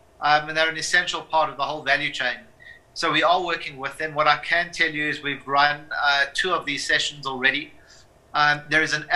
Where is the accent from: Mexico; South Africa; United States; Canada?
South Africa; what government owes all of us as South African citizens